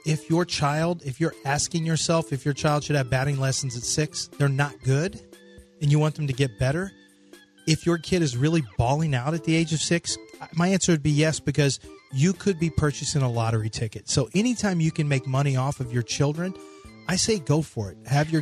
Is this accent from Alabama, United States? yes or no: no; Texas, United States; And as a Texan, I actually don't love beans and chili.